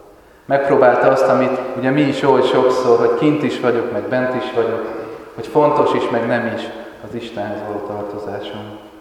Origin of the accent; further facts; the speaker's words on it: Nagytarcsa, Pest, Hungary; hiányzik a kakas szó, amihez hozzászoktam gyerekkoromban Nagy Tartsán.